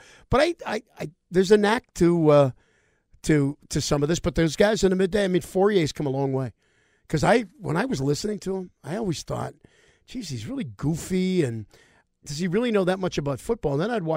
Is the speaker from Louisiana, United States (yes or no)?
no; Detroit, Michigan, United States; I grew up in Motown right.